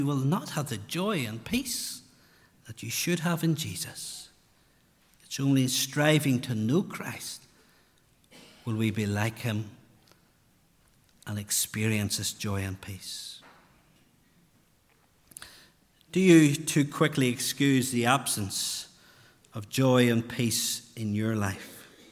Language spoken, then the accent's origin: English; Northern Ireland, United Kingdom; I come from South Armagh, which is close to the border